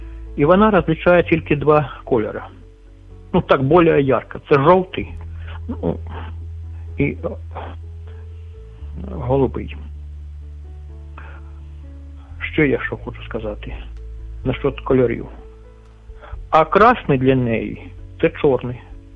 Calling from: Shostka, Sumy Oblast, Ukraine; Город Шостка Сумської області.

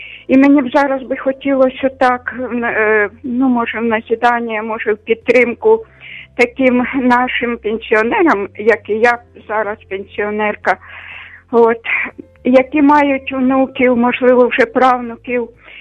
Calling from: Kyiv, Ukraine; Я з Києва телефоную

